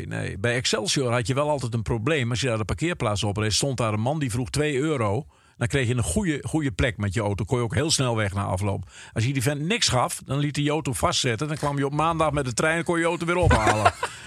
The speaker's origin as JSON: {"language": "Dutch", "country": "Netherlands", "said": "Wij zijn Nederlanders, we moeten toch zelf iets bedenken."}